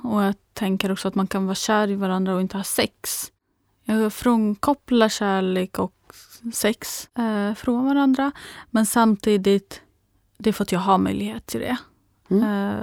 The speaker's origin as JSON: {"language": "Swedish", "town": "Damascus", "region": "Damascus Governorate", "country": "Syria", "tie": "born or raised there", "said": "där jag född och uppvuxen i Damaskus i Syrien."}